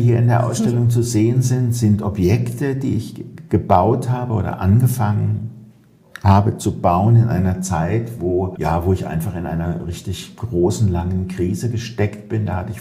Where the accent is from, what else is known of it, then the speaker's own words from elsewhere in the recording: Stuttgart, Baden-Württemberg, Germany; in Stuttgart, wo ich groß geworden bin